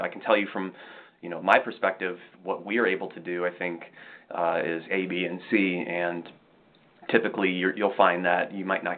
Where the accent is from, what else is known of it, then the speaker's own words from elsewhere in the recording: Chicago, Illinois, United States; we're from Chicago, so I think we're a little bit, you know, stick our nose up in the air when it comes to quality of pizza.